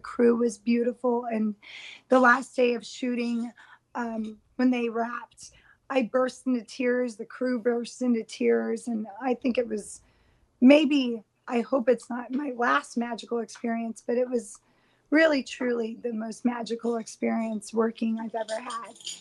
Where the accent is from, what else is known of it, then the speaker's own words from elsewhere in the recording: California, United States; I'm from California, so I never actually got to see seasons change.